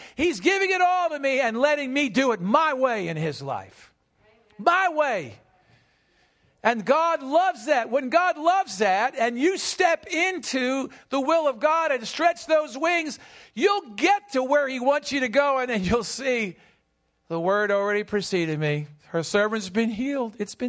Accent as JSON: {"language": "English", "country": "United States", "tie": "born or raised there", "said": "Now, I feel that as … growing up in America, this time of, you know, our country and whatever"}